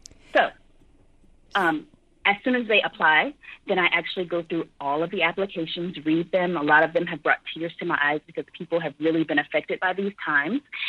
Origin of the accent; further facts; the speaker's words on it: Louisiana, United States; moved away; Like, I'm from Louisiana, small town in between New Orleans and Baton Rouge. I actually had to make the move to the Bay Area to get economic opportunity and increase.